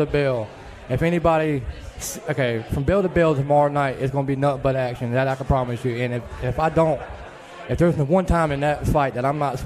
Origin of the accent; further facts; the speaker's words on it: Fayetteville, United States; And it being in Fayetteville, out the Crown, my home state and city, that's awesome.